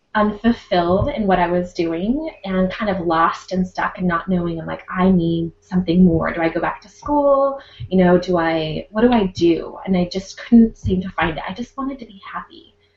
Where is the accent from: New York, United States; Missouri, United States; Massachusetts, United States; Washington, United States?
Washington, United States; Sammamish; But I grew up in the Plateau in Sammamish, Washington, and went to, a pretty large high school, and then went off to WSU, which is Washington State University.